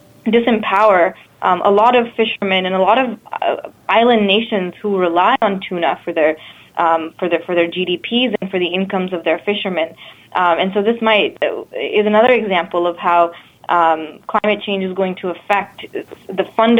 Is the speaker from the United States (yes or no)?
no; India; I'm originally from India, and I've been watching very closely what's happening there